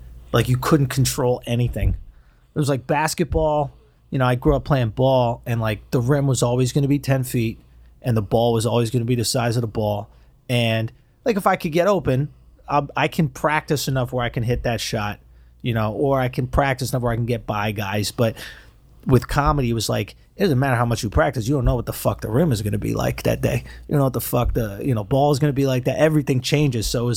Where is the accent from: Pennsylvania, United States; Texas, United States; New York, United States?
New York, United States; So, I grew up on, like, East, like, 97th, and, on the East Side. Like, I was born in Mount Sinai, which is up on, like, what is that, like 98th or something like that, 9800 right, or something like that, and like 5th.